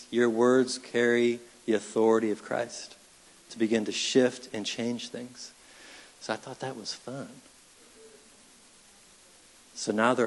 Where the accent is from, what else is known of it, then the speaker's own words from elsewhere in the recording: Michigan, United States; I grew up in Michigan. I've never experienced 80-mile-per-hour winds.